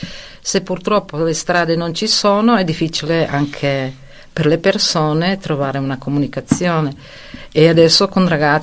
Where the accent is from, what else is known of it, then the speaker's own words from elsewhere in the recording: Trentino-Alto Adige, Italy; Quando dico vengo da Trentino